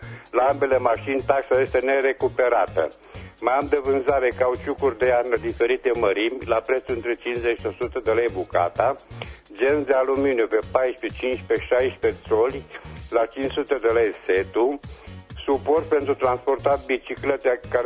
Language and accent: Romanian; Reșița, Caraș-Severin, Romania; sunt din Resa